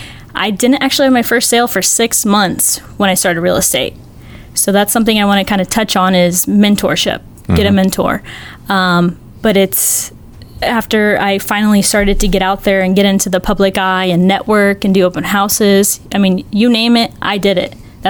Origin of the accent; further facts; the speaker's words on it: Indiana, United States; now in Cape Coral, United States; I'm actually from the great state of Indiana. I'm a Hoosier at heart. I've been in Florida for about 7 years now. I live in Cape Coral, just across the bridge from Fort Myers here.